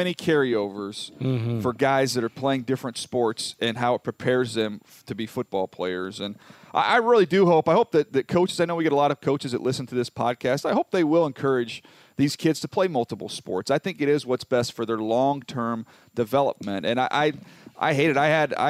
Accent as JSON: {"language": "English", "town": "San Diego", "region": "California", "country": "United States", "tie": "born or raised there", "said": "I'll go with two that I was around growing up in San Diego."}